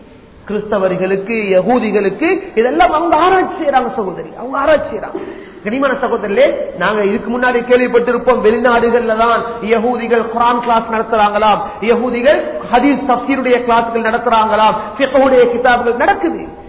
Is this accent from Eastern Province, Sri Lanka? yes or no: no; Colombo, Western Province, Sri Lanka; நான் கொழும்புல பிறந்து வளர்ந்ததுனால தைரியமா சொல்றேன்